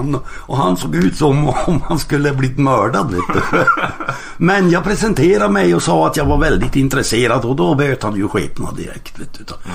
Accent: Boden, Norrbotten County, Sweden; när jag kom till Stockholm här uppifrån Boden, där det fanns ju inte en utlänning på kartan ens en gång

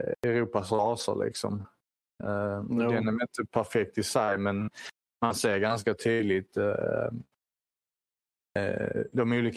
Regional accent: Sweden; Men man ska också komma ihåg att vi är svenskar, alltså vi har ju historiska belägg för det, har ett jävligt bra på att kriga.

